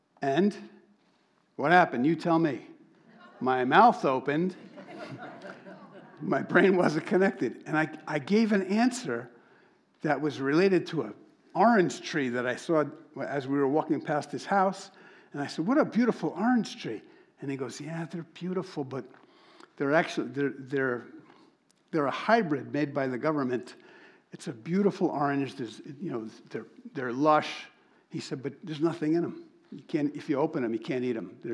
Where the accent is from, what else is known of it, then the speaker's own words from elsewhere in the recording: Yonkers, New York, United States; born there; So I said, "Well, I was born in Yonkers, New York."